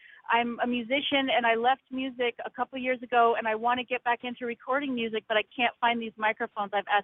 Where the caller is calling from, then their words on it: Eugene, Oregon, United States; I'm calling from Eugene right now.